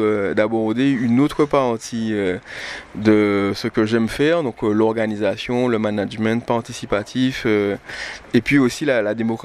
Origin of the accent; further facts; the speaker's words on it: Martinique; je suis martiniquais, je suis martiniquais, j'ai grandi, je suis né en Martinique, j'ai grandi en Martinique, j'ai des parents martiniquais, mais j'ai aussi une mère qui est guadeloupéenne, donc j'ai des racines.